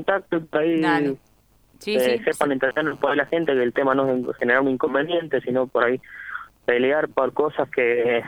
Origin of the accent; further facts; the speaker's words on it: Argentina; me siento como trabajador y como argentino